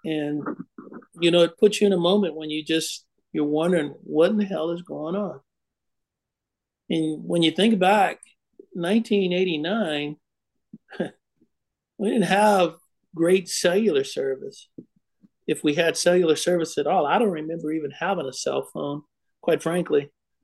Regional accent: Oakland, California, United States; I'm from Oakland. There was a lot of bragging going back and forth, a lot of smack talking.

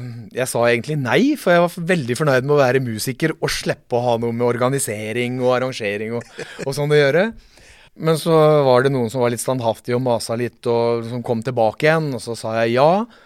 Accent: Notodden, Vestfold og Telemark, Norway; Jeg har bodd på Notodden hele mitt liv, stort sett. Bortsett fra et par år I Bergen.

